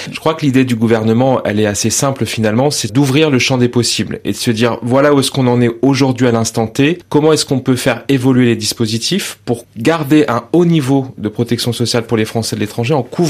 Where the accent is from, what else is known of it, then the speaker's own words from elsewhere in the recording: France; Et nous, en tant que Français de l'étranger, vous savez, on est les porte-drapeaux de notre beau pays partout dans le monde.